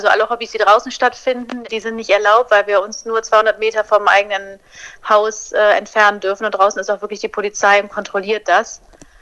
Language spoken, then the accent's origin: German; Düsseldorf, North Rhine-Westphalia, Germany; moved away as an adult; now in Milan, Italy; Ich komme aus Deutschland, aus Düsseldorf und wohne aber seit 4 Jahren mit meiner Familie in Mailand in Norditalien.